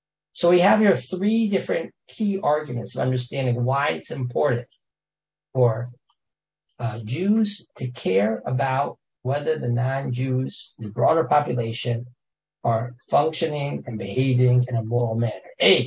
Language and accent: English; Texas, United States; I grew up in Texas. So I don't know if any of the Texans here, but, you know, in Texas, it's not very hard to buy a gun.